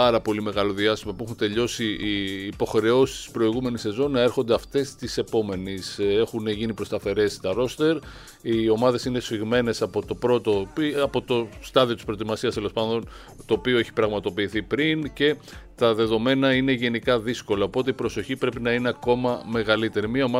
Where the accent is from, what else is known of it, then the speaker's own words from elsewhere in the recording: Rethymno, Crete, Greece; αύριο φεύγει για Κρήτη και για Ρέθμνες διακοπές. Δημήτρη, θα πας στην ιδιαίτερη πατρίδα μου